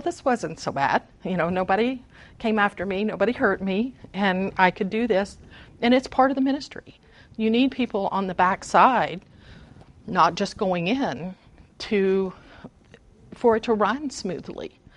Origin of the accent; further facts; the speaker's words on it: Fort Worth, Texas, United States; I was in Galveston. I grew up in Fort Worth.